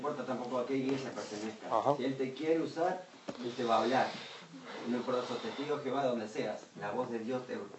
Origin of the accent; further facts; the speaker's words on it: Uruguay; De Uruguay.